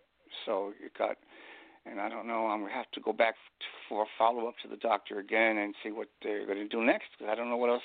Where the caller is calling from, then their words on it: Long Island, New York, United States; I'm calling from Long Island.